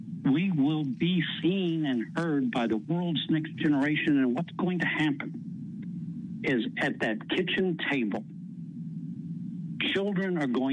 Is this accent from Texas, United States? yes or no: yes; Texas, United States; In fact, I get to say this because I'm from Texas and we get to describe things in this manner.